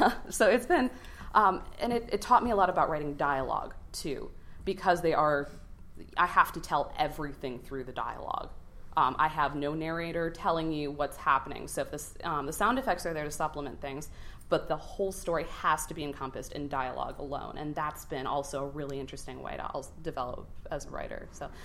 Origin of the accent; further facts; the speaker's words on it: Wisconsin, United States; Oh, my parents, or my dad's job relocated, and I'm from Wisconsin originally. And we relocated to the middle of nowhere, South Carolina.